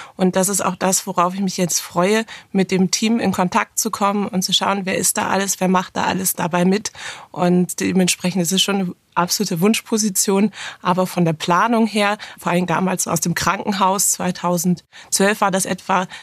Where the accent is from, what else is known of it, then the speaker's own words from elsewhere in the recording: Oldenburg, Lower Saxony, Germany; Eigentlich bin ich aber aufgewachsen in Niedersachsen, in der schönen Stadt Oldenburg, in Oldenburg, wie man so schön sagt, weil es auch noch ein weiteres Oldenburg in Schleswig-Holstein gibt. Und es ist eher ein beschaulicher Ort